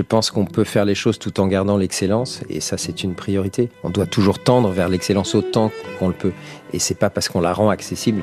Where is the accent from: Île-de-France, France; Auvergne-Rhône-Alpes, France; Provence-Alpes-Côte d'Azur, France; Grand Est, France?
Auvergne-Rhône-Alpes, France; Chambéry; born there; Moi je suis né dans les Alpes, je suis né à Chambéry, en Savoie.